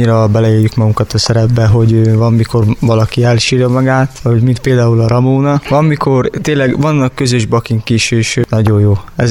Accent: Budapest, Hungary; Én Budapesten nőttem föl

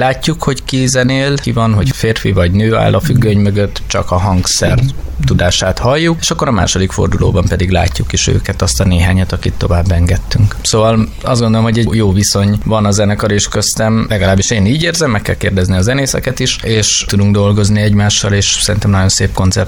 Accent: Heves, Hungary; Hát ez Hevesen, ahol én felnőttem, ez egy ilyen ismeretlen dolog volt. Néhány zenész került ki csak a városunkból.

